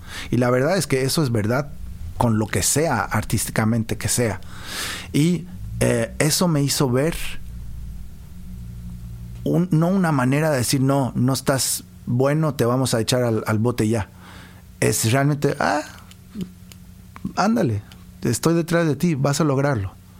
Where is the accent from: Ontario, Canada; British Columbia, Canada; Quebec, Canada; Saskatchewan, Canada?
Quebec, Canada; Quebec City; now in Montreal, Canada; Y yo toda mi vida la pasé acá. Nací en Quebec. Ahí crecí.